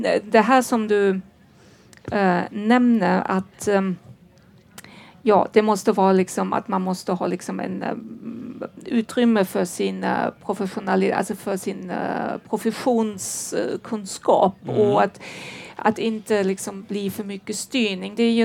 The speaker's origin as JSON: {"language": "Swedish", "country": "Germany", "said": "För jag kommer från Tyskland"}